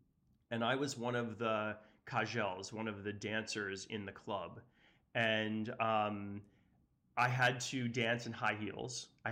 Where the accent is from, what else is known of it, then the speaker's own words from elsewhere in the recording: Northeast, United States; growing up in the Northeast, we kind of live in a bubble.